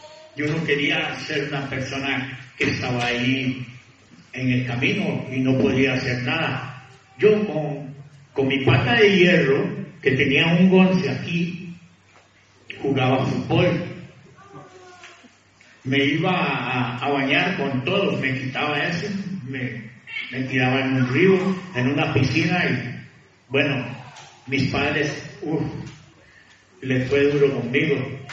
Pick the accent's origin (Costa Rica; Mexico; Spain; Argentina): Costa Rica; Yo soy de Costa Rica